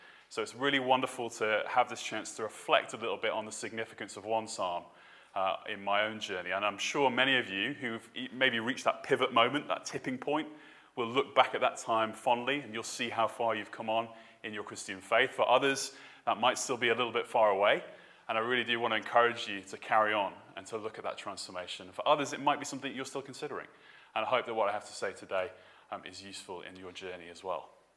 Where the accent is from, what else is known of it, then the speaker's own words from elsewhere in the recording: St Helens, North West England, United Kingdom; accent: Scouse; I am the son of … back up in St. Helens in Merseyside, so I'm a Scouser by origin.